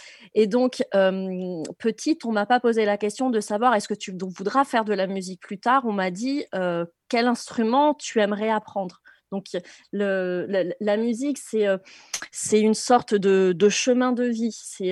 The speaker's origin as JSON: {"language": "French", "region": "Nouvelle-Aquitaine", "country": "France", "said": "Je viens de la Dordogne, et là-bas on a une grotte donc qui est mondialement connue, la grotte de Lascaux"}